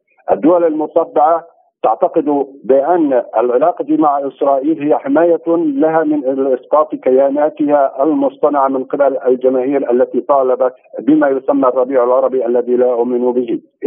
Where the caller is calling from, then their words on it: Gaza, Gaza Strip, Palestine; وأنا هنا من غزة